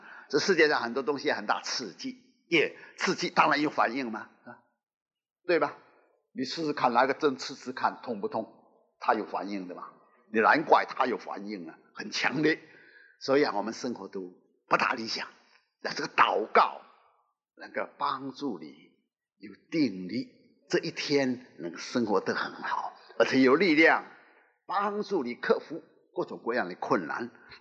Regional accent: Fujian, China; 我们福建人唱诗还好啊

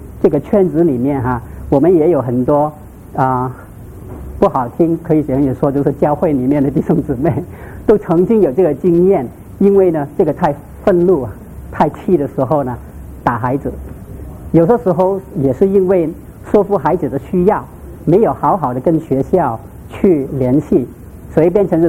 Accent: Hong Kong; Chinese is a second language; 我是从香港过来，所以你听到我的国语都是怪怪的哈。

